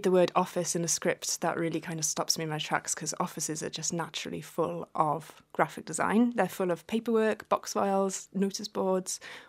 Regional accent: Wales, United Kingdom; now in Dublin, Ireland; I'm from Wales originally, and my mum is from Galway.

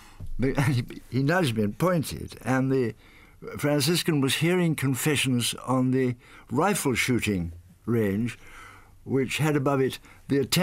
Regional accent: England, United Kingdom; born there; And I was brought up really more Irish than the Irish, in effect. But I was born in England and I'm English.

